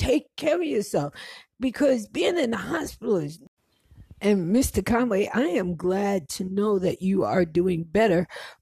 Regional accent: Jamaica; which is so messed up because I'm like Jamaican and I love my spicy curry.

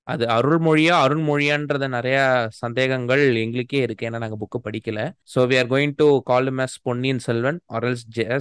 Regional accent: Thanjavur, Tamil Nadu, India; born there; நான் வந்துட்டு தஞ்சாவூரில் பிறந்தேன், அதனால் I am considering my self as a part of chola dynasty.

